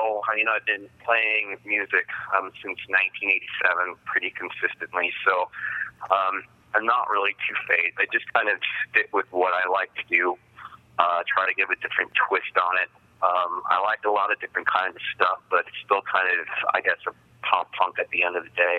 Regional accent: Chicago, Illinois, United States; I feel like this town, my hometown, some of the cities in America.

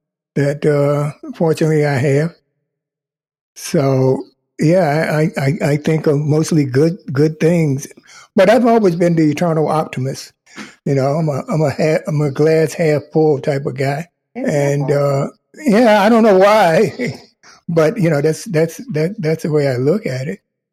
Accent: North Carolina, United States; growing up in North Carolina, the meals that, you know, that she would put out for us.

